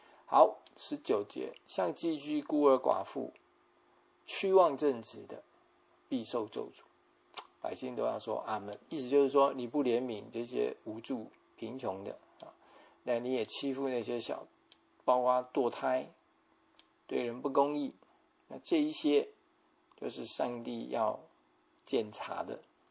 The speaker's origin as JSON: {"language": "Chinese", "country": "China", "said": "这跟我们中国人百善孝为先 OK， 我们基督徒也要看到一点啊，我们也是非常重视跟父母的关系的。"}